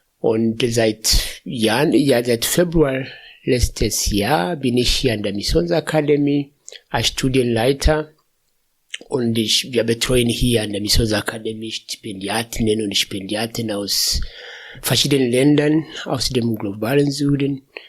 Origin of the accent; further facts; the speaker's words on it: Tanzania; now in Germany; wie du dir gesagt hast. Ich komme aus Tansania